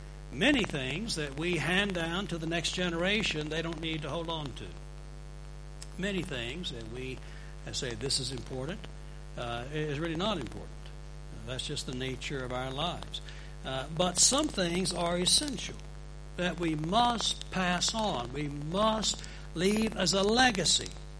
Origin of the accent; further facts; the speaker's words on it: Dallas, Texas, United States; When I was a child, I grew up in Dallas, Texas.